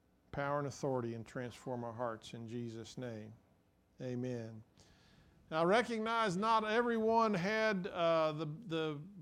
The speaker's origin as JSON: {"language": "English", "town": "Abilene", "region": "Texas", "country": "United States", "tie": "born or raised there", "also_born_or_lived": "Winters", "said": "I was born in Winters, 40 miles south of here, and we lived there. When I was going into second grade, we moved to Abilene."}